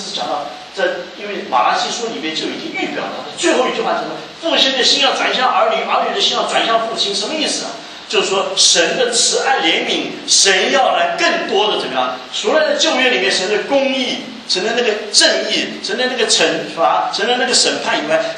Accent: Taiwan; 我是在台湾生长大的，所以我让台湾做比。

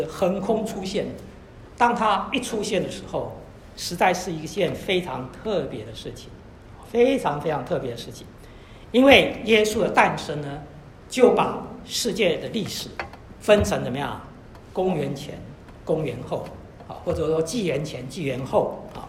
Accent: China; 我们中国人比较少讲这个概念

